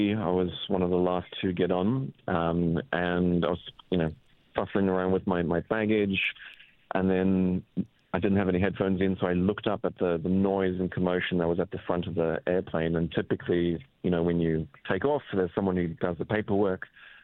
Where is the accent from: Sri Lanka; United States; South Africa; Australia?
South Africa; I'm South African.